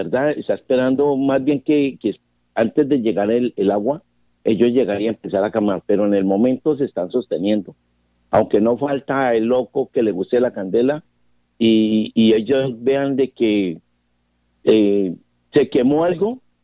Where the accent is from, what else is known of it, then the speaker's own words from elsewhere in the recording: Bogotá, Bogotá Capital District, Colombia; now in Guaviare, Colombia; yo soy de Bogotá, pero me creo más guayanense que cualquiera.